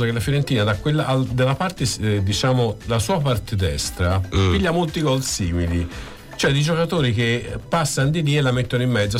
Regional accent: Florence, Tuscany, Italy; Io sono fiorentino

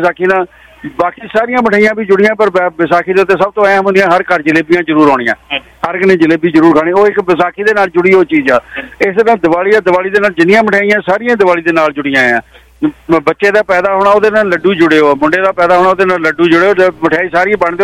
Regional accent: Punjab, India; moved away; ਜਦੋਂ ਅਸੀਂ ਪਹਿਲਾਂ ਇੰਡੀਆ ਤੋਂ ਆਏ ਹਾਂ, ਪੰਜਾਬ ਤੋਂ ਆਏ ਹਾਂ

